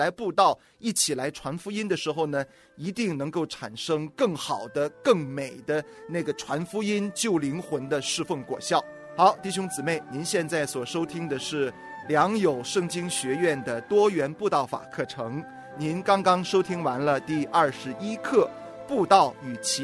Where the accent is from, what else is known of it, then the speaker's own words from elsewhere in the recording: China; 而我们中国人呢，对我们中国人来讲呢，吃饭是很重要的。